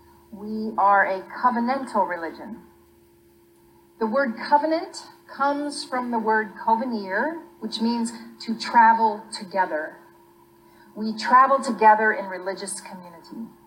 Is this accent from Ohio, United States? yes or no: no; Texas, United States; I'm from Texas, where I know a UU couple, Ron and Kay